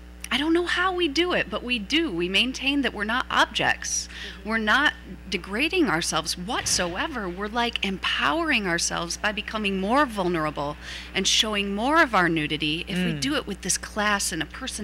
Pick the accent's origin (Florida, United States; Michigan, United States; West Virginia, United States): Michigan, United States; I grew up in Michigan.